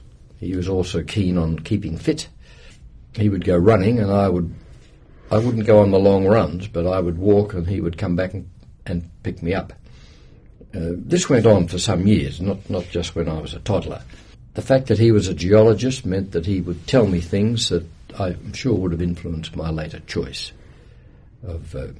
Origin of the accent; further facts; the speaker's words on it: Western Australia, Australia; born there; Well, I was born in West Australia, and my father was the local butcher.